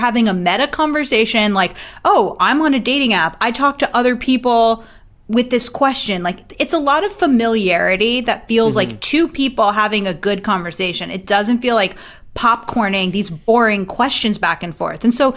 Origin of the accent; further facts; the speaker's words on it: Boca Raton, Florida, United States; I'm actually from Boca Raton. What's your favorite bagel place?